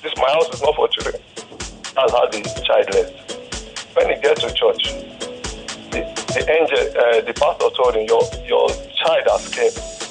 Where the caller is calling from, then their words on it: Ojo, Lagos, Nigeria; I'm calling from Ojo.